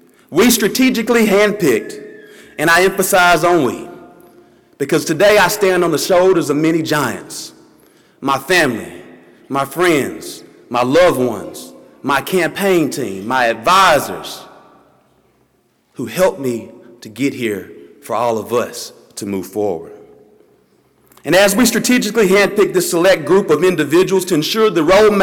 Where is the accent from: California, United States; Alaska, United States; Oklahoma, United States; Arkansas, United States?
Arkansas, United States; Little Rock; I officially announced my candidacy for mayor of my hometown, Little Rock, Arkansas.